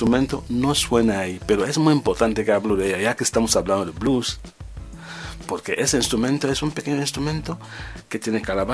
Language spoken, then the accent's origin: Spanish; Bangangté, West, Cameroon; yo soy de Bangante, que soy Bamiliké, pero mi ciudad es Bangante.